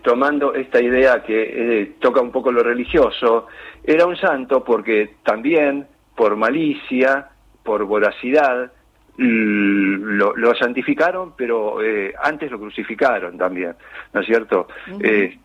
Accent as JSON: {"language": "Spanish", "country": "Argentina", "said": "nos pertenece porque somos argentinos"}